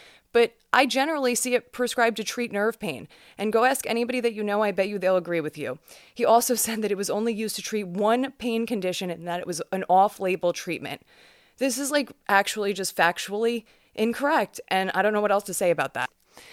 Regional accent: New York, United States; but I'm from New York, and not everybody's from New York, and a lot of people don't talk as fast as

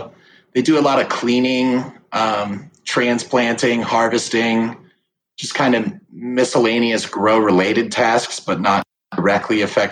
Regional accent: Cleveland, Ohio, United States; moved away as an adult; So I grew up in Cleveland, Ohio. Just really wanted to explore the marijuana industry. So I moved out to Colorado in 2015

